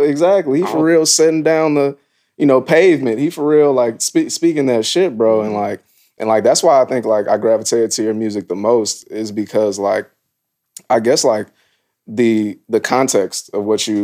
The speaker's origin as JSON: {"language": "English", "town": "Bellwood", "region": "Illinois", "country": "United States", "tie": "born or raised there", "said": "Because, like, I grew up in Bellwood most of my life."}